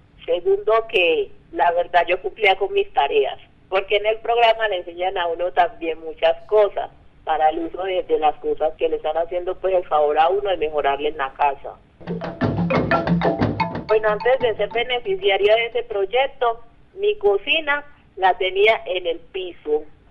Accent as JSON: {"language": "Spanish", "town": "Nuquí", "region": "Chocó", "country": "Colombia", "tie": "born there", "said": "Nací en Nuquí, departamento del Chocó, el 23 de agosto de 1982."}